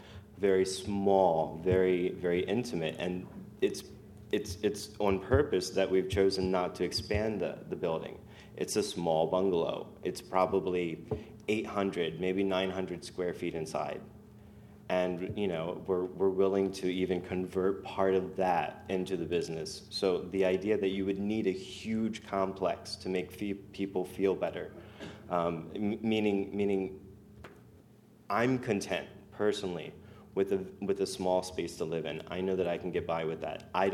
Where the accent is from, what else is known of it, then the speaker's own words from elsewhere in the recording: Delaware, United States; I'm from Sussex County originally, so I've always been familiar with it.